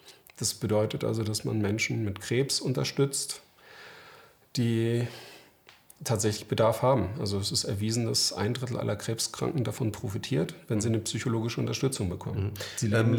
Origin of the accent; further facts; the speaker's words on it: Lübeck, Schleswig-Holstein, Germany; Ich bin in Lübeck aufgewachsen, sozusagen ganz normal, eigentlich aus einem Arbeiterhaushalt.